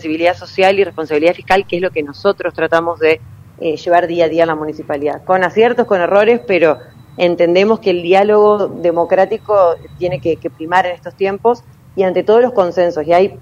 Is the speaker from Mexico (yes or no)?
no; Argentina; esto no es hacia donde tenemos que ir como argentinos.